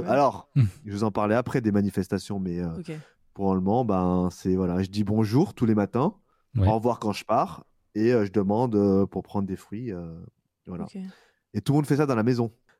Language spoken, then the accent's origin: French; Bourg-lès-Valence, Auvergne-Rhône-Alpes, France; dans laquelle j'ai grandi avec mes 3 sœurs et mes parents. Pas très grande maison, mais dans un lotissement qui se situe à Bourg-les-Valence, dans la Drôme. C'est là où j'ai grandi.